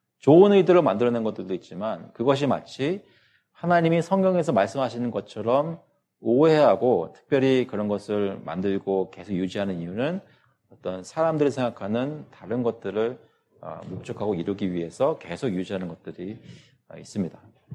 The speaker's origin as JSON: {"language": "Korean", "country": "South Korea", "tie": "born or raised there", "moved": "yes", "said": "제가 아직도 기억나는 게 제가 출석하던 한국에 있을 때 어릴 때 자라나던 교회에서 저희들에게 그 황금 봉투를 주잖아요."}